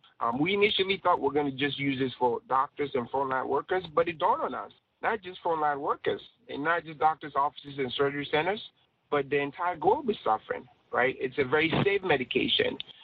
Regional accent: Ghana; now in United States; I'm a Ghanaian. I was born in Ghana, came to America, graduated from University of Virginia.

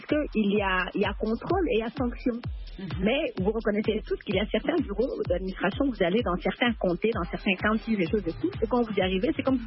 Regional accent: DR Congo; J'ai un passeport du pays. Je suis congolaise, pourquoi j'aurais besoin d'un passeport pour Kinshasa?

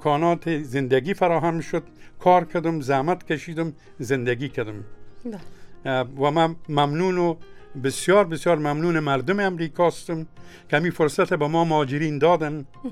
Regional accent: Afghanistan; مملکت ما افغانستان و من از ملت افغان و قوم من تاجک، ازبک، پشهی، نورستانی، خیرگزی

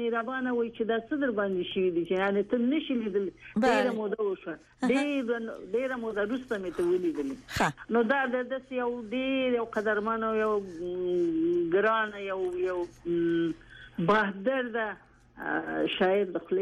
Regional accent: Kabul, Afghanistan; also born or lived in Bazarak / Nangarhar; now in Canada; اصلي زه په بازارک کې پیدا شوم. پیدایښت زه مې په بازارک خیوه او شګه چې ورته وایي زه هلته وړه پیدا شوم او ژوند مې ټول په کابل کې تیر شوی.

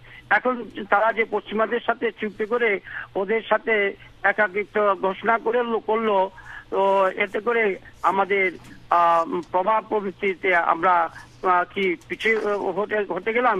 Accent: Bangladesh; now in New York, United States; New York থেকে বলছি, আমি বাংলাদেশি।

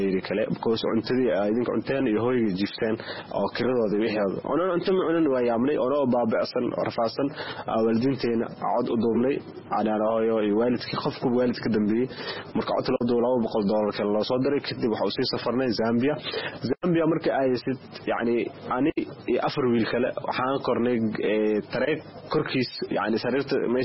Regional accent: Mogadishu, Banaadir, Somalia; now in Dadaab, Kenya; waxaan ka imaaday ee Soomaaliya khaasatan Hamar

